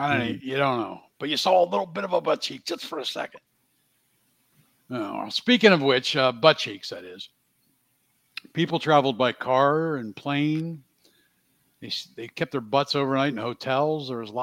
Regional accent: Pennsylvania, United States; I'm from Pennsylvania, in case you didn't know, people.

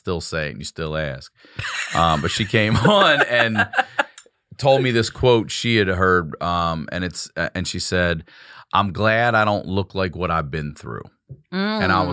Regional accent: Baltimore, Maryland, United States; Yeah, I'm from Baltimore, and I had field trips there quite often, which all of us would be like, are we for real coming down this?

